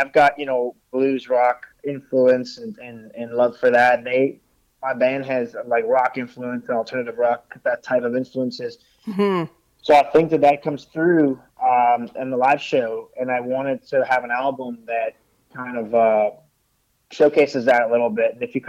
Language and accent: English; Montreal, Quebec, Canada; like anybody growing up in Montreal, I grew up playing hockey, wanted to play in the NHL.